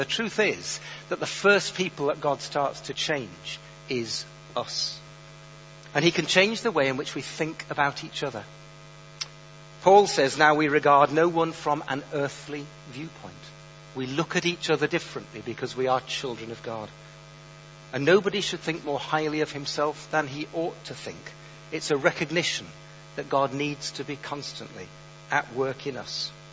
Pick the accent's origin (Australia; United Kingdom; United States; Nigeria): United Kingdom; England; Firstly, because we're British and we don't talk about ourselves.